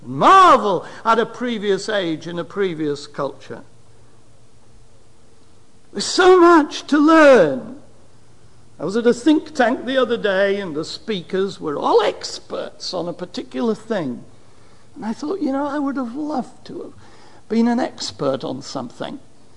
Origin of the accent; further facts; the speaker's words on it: United Kingdom; Let's go see those Himalayas, as we British call them, the Himalayas.